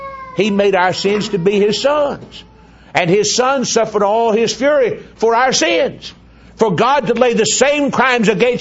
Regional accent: North Carolina, United States; born there; I was born in Bladen County, North Carolina, 1950.

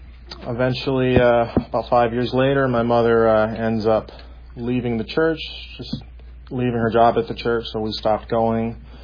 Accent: Bainbridge Island, Washington, United States; I'm from Bainbridge Island.

